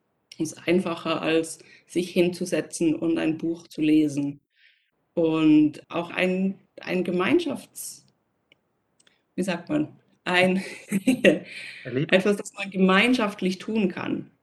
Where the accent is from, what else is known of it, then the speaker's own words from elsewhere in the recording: Switzerland; Ich komme aus der Schweiz